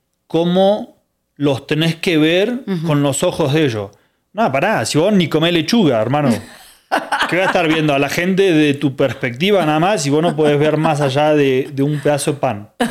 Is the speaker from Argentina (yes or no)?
yes; Argentina; moved away; a mí me pasa mucho ahora que me salí de Argentina y puedo ver las cosas desde otro lado